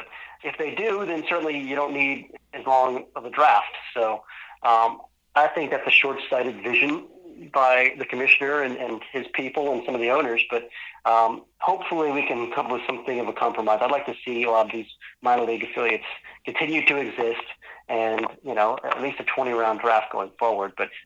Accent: Massachusetts, United States; I grew up in Massachusetts. You know, we had Fenway Park there

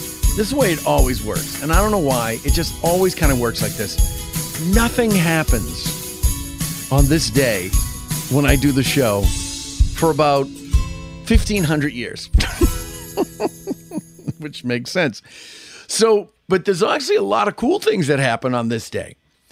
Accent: Boston, Massachusetts, United States; Also, because I'm from Boston, a lot of my Bostonian friends will get this

